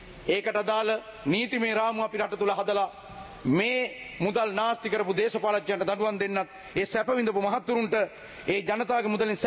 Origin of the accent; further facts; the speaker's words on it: Middeniya, Southern Province, Sri Lanka; මම මිද්දණියේ මන්ත්‍රීවරයා මම මිද්දණිය මගේ ගම